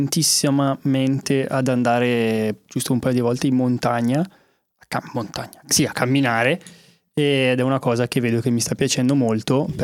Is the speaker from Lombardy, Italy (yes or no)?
yes; Bergamo, Lombardy, Italy; da bergamasco, da quanto poco conosco le montagne.